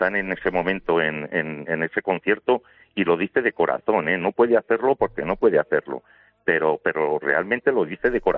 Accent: Cuenca, Castilla-La Mancha, Spain; porque nos une también que somos paisanos, por los dos somos de Cuenca

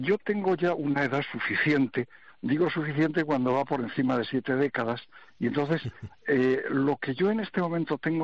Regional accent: Spain; como españoles

